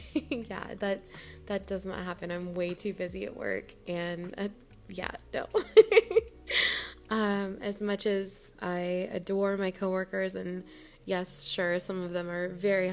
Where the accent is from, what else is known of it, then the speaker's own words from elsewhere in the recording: Texas, United States; Well, I'm from Texas, so I like going tubing down the river and stuff like that.